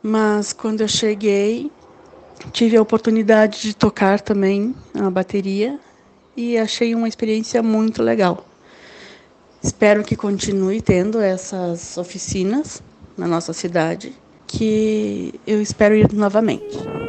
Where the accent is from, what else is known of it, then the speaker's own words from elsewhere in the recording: Caxias do Sul, Rio Grande do Sul, Brazil; sou de Caxias do Sul.